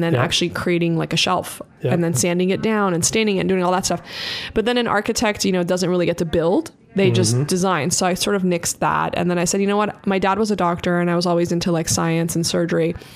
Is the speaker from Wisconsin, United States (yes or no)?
no; New York, United States; born there; I mean, I was born in New York as an anchor baby in 1979 when the, you know, the revolution happened in Iran.